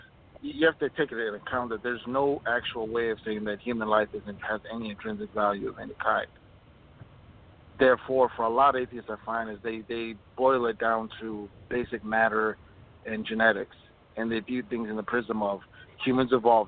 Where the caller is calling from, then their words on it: Minneapolis, Minnesota, United States; I'm calling from Minneapolis.